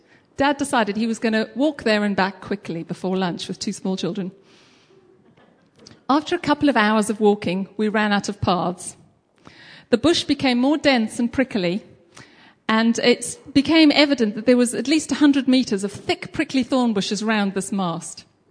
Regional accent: Western Cape, South Africa; Growing up in the Cape in South Africa, there was never any shortage of mountains to climb.

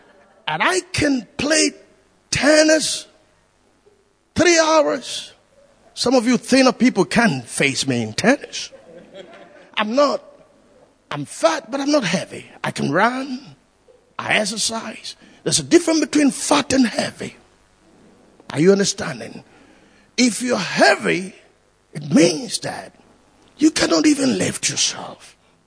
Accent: England, United Kingdom; We are British. We are not loud people.

